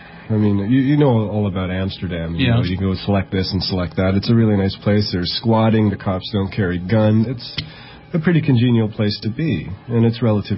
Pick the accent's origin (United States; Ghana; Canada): Canada; I lived in West Germany for 3 years, and I got more rides by wearing a Canadian badge on my jean jacket.